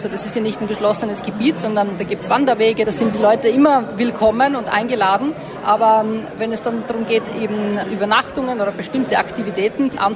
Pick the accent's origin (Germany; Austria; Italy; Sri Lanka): Austria; also ich komme aus Österreich ursprünglich und wir haben ganz, ganz viel Wald.